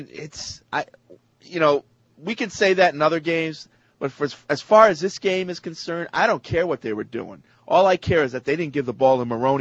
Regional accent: Springfield, Massachusetts, United States; I've been a Patriots fan for 10 years. I'm 18, and I grew up in Springfield, Mass.

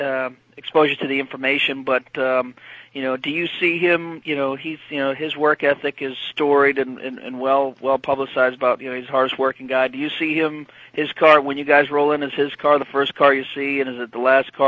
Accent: New England, United States; now in Houston, United States; And, you know, I'm from New England originally. I'm here in Houston, and I'm thrilled to have a pro team back.

